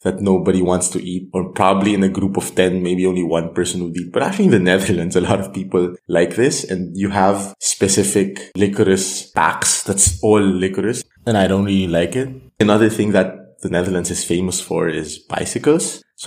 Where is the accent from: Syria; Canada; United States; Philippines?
Philippines; English is a second language; Although I'm from the Philippines and we have a lot of exotic food.